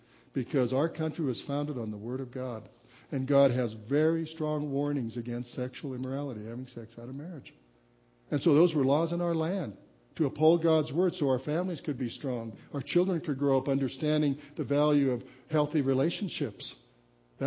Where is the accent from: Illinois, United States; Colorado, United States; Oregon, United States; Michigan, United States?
Colorado, United States; Walsenburg; It was called in my hometown, Walsenburg, if anybody tried to live together, living in sin or shacking up.